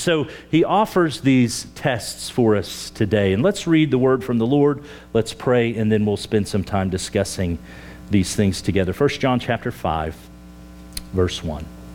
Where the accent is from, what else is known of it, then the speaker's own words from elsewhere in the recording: Oklahoma, United States; I'm from Oklahoma. You guys note from time to time, boy, he talks kind of funny, has a little drawn out.